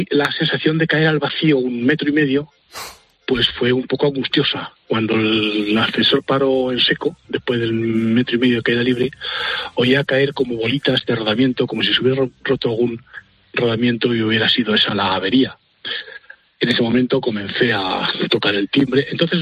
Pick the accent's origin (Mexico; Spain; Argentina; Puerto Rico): Spain; Ávila, Castile and León; yo soy de Ávila, entonces los aurenses tenemos una doctora de la iglesia, que es Santa Teresa de Jesús